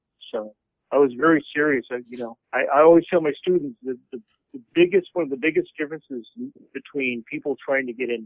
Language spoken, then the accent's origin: English; Detroit, Michigan, United States; also born or lived in Ann Arbor; But anyway, I always loved comics and kid. When we moved from Detroit to Ann Arbor, there was a comic store called the Eye of Agamotto